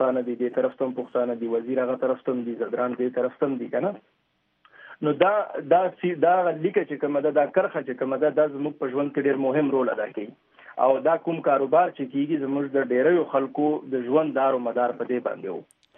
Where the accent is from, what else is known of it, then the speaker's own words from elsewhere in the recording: Pakistan; زه پاکستانی یم نو زما خو شناختی کارډ شته